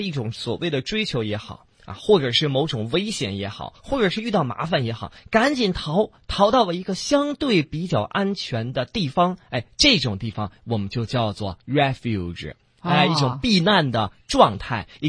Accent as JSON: {"language": "Chinese", "region": "Beijing", "country": "China", "accent": "Beijing", "said": "我们北京话也一个词儿特别形象"}